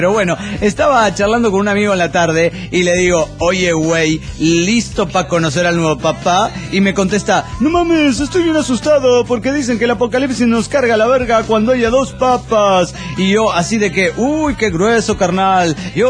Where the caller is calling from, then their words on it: Asunción, Paraguay; de Asunción del Paraguay.